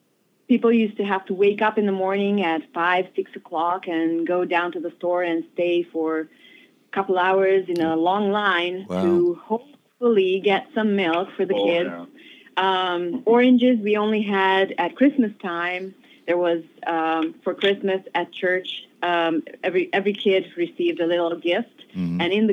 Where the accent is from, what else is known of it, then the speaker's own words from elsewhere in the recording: Romania; born there; English is a second language; I was born in Romania in a different status than it is now.